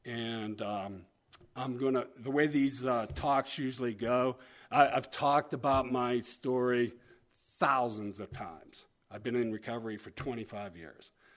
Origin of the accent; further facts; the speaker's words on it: Rochester, Pennsylvania, United States; But I grew up in Rochester